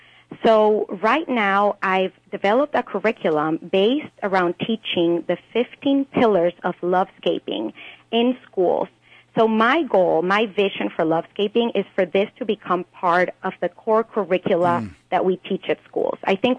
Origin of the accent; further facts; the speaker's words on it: Venezuela; moved away; I'm originally from Venezuela, but I left a long time ago, and I've been living in many different parts of the world